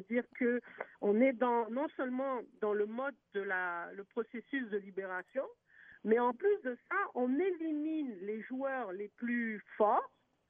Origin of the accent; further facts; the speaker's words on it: Quebec, Canada; Chez nous, au Québec, OK?